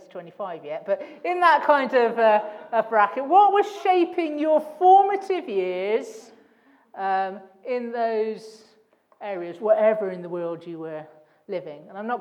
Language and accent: English; United Kingdom; because we're British and we don't have much to celebrate